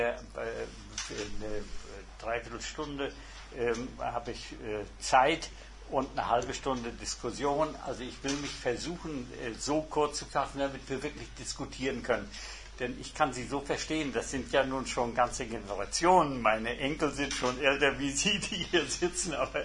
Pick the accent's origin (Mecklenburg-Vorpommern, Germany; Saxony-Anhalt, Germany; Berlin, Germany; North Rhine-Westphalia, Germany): Mecklenburg-Vorpommern, Germany; Rostock; born there; also ich bin in Rostock geboren, also ein typischer Rostocker.